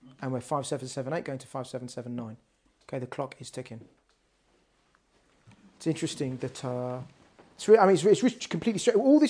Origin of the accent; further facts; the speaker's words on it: London, United Kingdom; born there; I couldn't pass it and I was born in London.